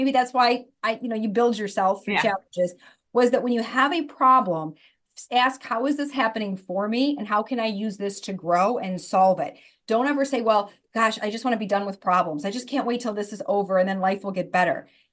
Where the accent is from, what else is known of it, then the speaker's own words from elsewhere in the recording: Troy, Michigan, United States; I grew up in Troy, Michigan, born and raised here.